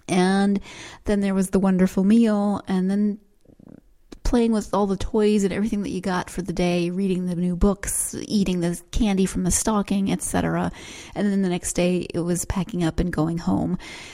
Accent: Montana, United States; and I grew up in Montana, so it wasn't always snowy in my hometown for Christmas because my hometown is in a warmer part of the state

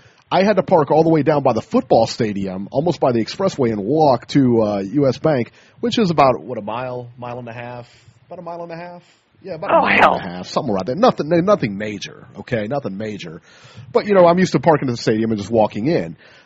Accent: Ohio, United States; we fought a couple of months ago, but in the end, we're both from Ohio, and I root for you

